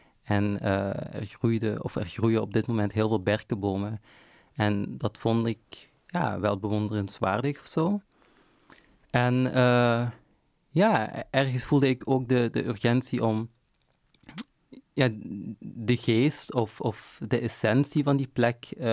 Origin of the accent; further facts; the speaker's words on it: Genk, Limburg, Belgium; ik ben in Genk geboren en getogen, dus ik ben op wandelafstand woon ik van zo'n landschap.